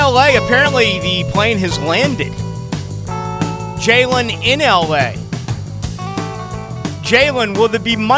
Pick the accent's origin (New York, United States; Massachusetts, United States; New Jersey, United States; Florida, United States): Massachusetts, United States; Boston; And I grew up in a tremendous sports town. I grew up in Boston.